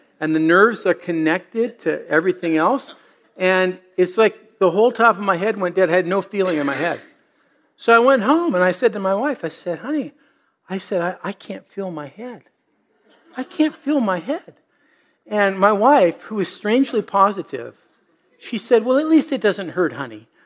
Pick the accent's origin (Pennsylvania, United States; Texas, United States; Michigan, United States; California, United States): California, United States; When I was a young guy, I grew up in Southern California basking in the rays of the warm sunshine.